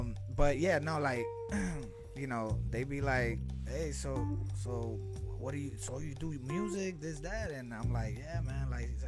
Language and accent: English; Santurce, Puerto Rico; also born or lived in Rio Piedras; I'm from Puerto Rico.